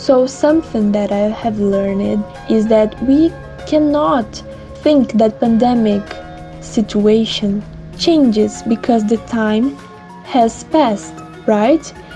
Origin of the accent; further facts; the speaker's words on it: São José do Rio Preto, São Paulo, Brazil; I'm from San José do Rio Preto